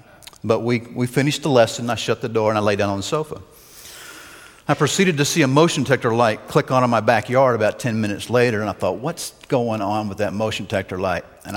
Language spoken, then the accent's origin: English; Dallas, Texas, United States; And this actually happened in Dallas. I grew up in Dallas, and we had moved back.